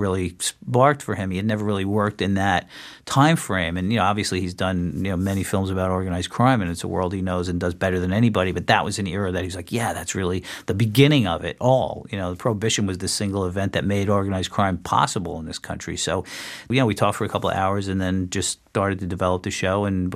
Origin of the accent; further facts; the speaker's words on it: Brooklyn, New York, United States; growing up in Brooklyn, as I said